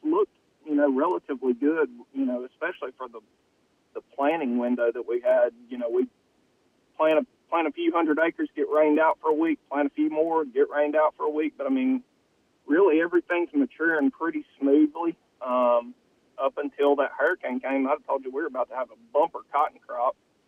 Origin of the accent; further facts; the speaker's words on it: Arkansas, United States; I even talk like I'm from the Delta sometimes and not from Arkansas, and I've been accused of that multiple times.